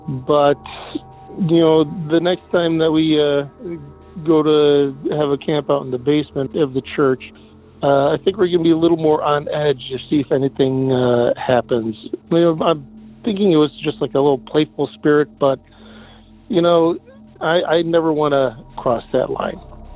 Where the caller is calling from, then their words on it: Depew, New York, United States; I'm calling from Depew, New York, just out of Buffalo.